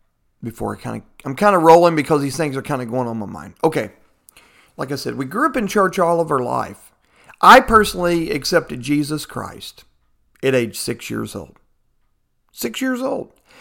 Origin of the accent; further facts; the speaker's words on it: Fort Worth, Texas, United States; I live in Fort Worth, Texas, born and raised in Texas. Of course, native again in Fort Worth, Texas.